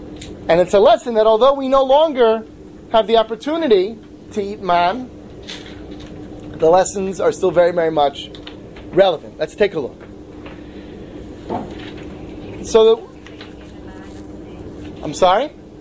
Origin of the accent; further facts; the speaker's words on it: New Jersey, United States; I grew up in New Jersey and there's this place nearby called Staten Island.